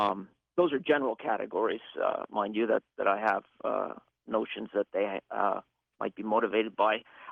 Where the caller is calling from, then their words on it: Ottawa, Ontario, Canada; Actually, I'm calling from Ottawa.